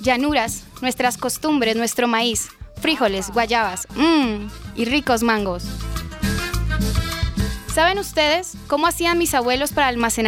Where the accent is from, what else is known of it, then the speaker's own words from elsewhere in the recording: Valle del Cauca, Colombia; Yo soy del Valle del Cauca, de mi hermosa Colombia. Tenemos valles, laderas, llanuras, nuestras costumbres, nuestro maíz, frijoles, guayabas, y ricos mangos.